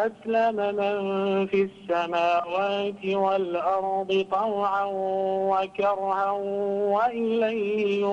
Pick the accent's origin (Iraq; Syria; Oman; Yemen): Iraq; من العراق.